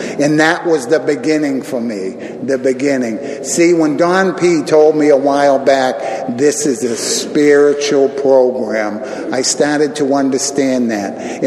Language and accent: English; Quincy, Massachusetts, United States; I grew up in Quincy, Massachusetts. Two older brothers, two younger sisters.